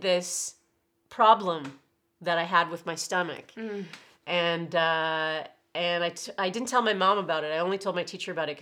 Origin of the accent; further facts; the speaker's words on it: Oshawa, Ontario, Canada; I was living on my own in Toronto and I was going to school and I wanted it to stay that way because I was from Oshawa